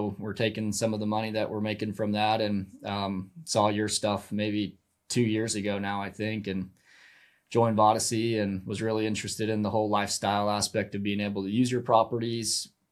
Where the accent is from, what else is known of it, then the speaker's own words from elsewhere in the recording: South Carolina, United States; So I'm from South Carolina originally. That's where I was born and raised till I graduated high school.